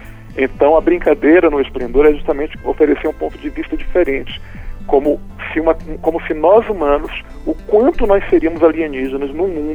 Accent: Salvador, Bahia, Brazil; que é de onde eu nasci, né? Eu sou originário de Salvador.

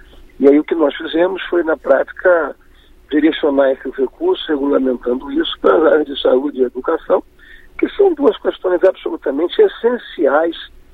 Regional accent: Espírito Santo, Brazil; Eu mesmo sou de um estado do Espírito Santo

